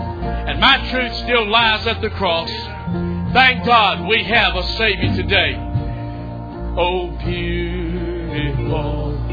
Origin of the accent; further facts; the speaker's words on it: United States; Today that I am an American.